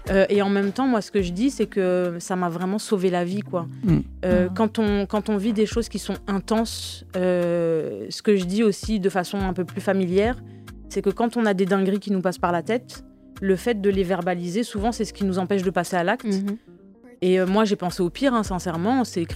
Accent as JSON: {"language": "French", "region": "Guadeloupe", "country": "France", "said": "Oui, je suis guadeloupéenne"}